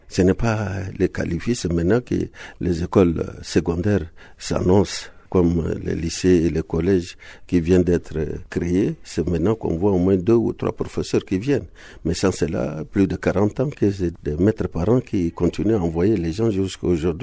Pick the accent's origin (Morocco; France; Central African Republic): Central African Republic; Mais moi aussi, je suis centrafricain